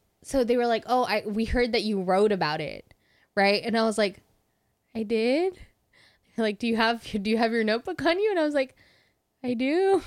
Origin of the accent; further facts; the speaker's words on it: Stockton, California, United States; Dude, when people hear that I'm from Stockton, they're like, ugh.